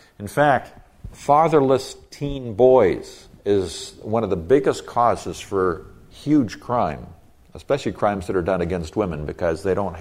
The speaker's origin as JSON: {"language": "English", "country": "Nigeria", "tie": "born or raised there", "said": "I grew up in Nigeria, and that was the crying need then."}